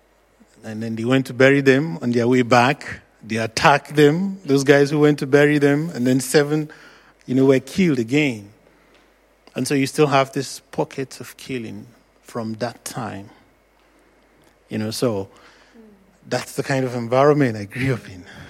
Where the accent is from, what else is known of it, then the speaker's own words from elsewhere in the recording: Jos, Plateau, Nigeria; born there; I was born in Jos, the middle belt of Nigeria.